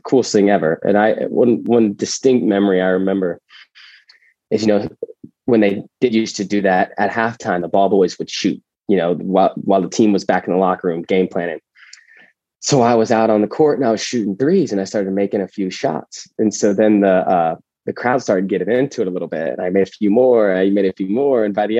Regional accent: Bloomington, Indiana, United States; growing up in Bloomington, it's every little boy's dream to, you know, put on the cream and crimson and become a Hoosier.

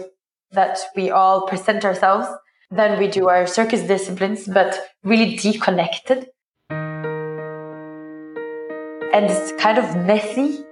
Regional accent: Norway; I grew up doing theater in Norway's oldest street theater company, Stella Polaris.

